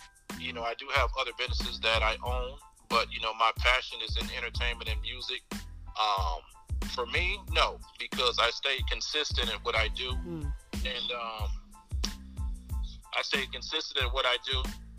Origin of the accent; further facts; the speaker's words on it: Detroit, Michigan, United States; now in Atlanta, United States; I am from Detroit, Michigan, but reside in Atlanta, Georgia.